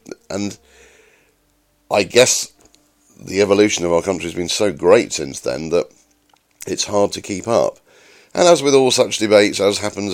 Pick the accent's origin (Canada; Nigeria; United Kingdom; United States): United Kingdom; England; Yes, I know I'm part of the United Kingdom, blah-de-blah, but I'm English, I've always lived in England.